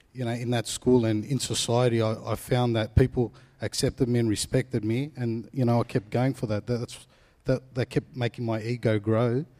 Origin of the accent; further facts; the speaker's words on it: New South Wales, Australia; It was as pretty normal as a Greek family can be, you know, slightly dysfunctional